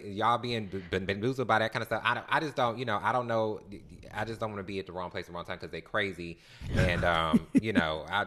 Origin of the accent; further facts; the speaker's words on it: Detroit, Michigan, United States; Girl, I'm from Detroit, honey. I always make sure I'm watching with my third eye.